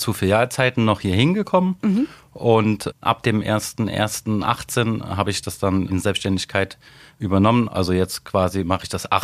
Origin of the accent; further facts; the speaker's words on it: Rhineland-Palatinate, Germany; also ich bin 40 Jahre alt, komme tatsächlich auch aus dem Hunsrück, also unweit von hier, circa 30 Kilometer aus Moorbach.